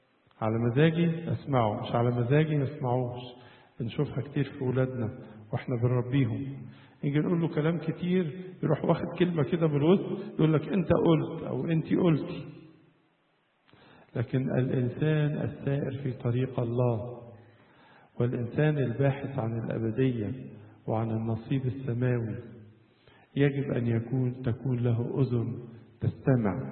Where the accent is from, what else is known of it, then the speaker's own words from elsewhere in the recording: Egypt; والتاريخ ده والحضارة دي سبب فخر لنا جميعا كمصريين.